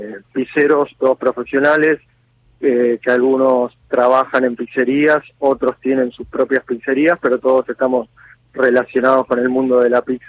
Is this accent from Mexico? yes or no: no; Argentina; yo soy muy argentino, me gusta mucho mi país y es muy raro que me pueda ir porque tengo mucho arraigo sentimental.